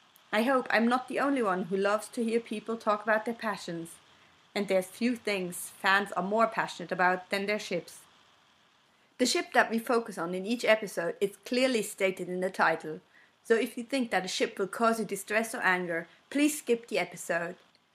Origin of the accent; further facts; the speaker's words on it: Switzerland; first language Swiss German; English is a second language; My native language is Swiss German, in case you're wondering